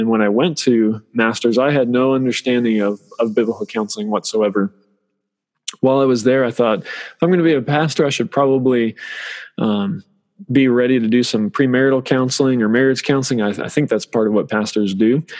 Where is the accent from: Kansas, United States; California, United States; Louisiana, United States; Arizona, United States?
Arizona, United States; I grew up in Arizona, went to, with a Christian family.